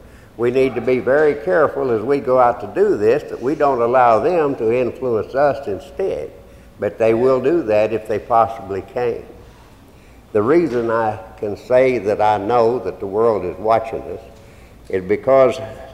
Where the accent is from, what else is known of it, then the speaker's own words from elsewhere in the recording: Missouri, United States; born there; accent: hillbilly; I'm a hillbilly. I was born in South Missouri, and I speak hillbilly.